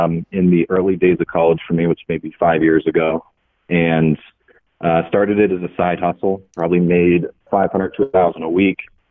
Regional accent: New Hampshire, United States; Yeah, so I'm from New Hampshire, and I'm 26-year-old

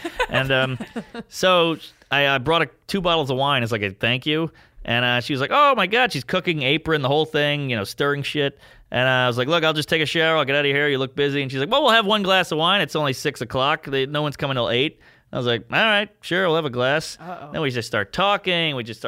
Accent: New Orleans, Louisiana, United States; also born or lived in Crown Heights, United States; I'm from New Orleans. You got fucked with all the time there.

